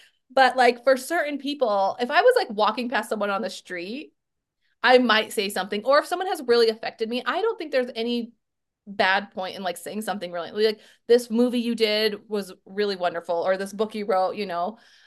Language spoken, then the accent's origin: English; Colorado, United States; I mean, people know I'm from Colorado